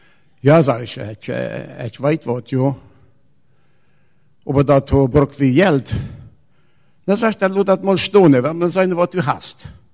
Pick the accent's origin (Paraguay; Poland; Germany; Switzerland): Paraguay; Volendam, Presidente Hayes; now in Brazil; bin von Brasilien, komme aber ursprünglich hier von Vollendam aus der Kolonie in Paraguay. Habe mein Leben aber meistens in Brasilien verbracht. Da habe ich auch meinen Glauben, fand ich aber hier in Friesland.